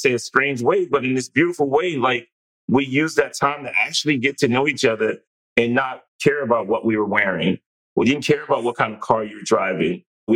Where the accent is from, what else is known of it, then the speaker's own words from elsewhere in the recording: Bronx, New York, United States; also born or lived in Harlem; So I was born in Harlem. I spent my formative years in the Bronx from the time I was like, say like 8 to 15.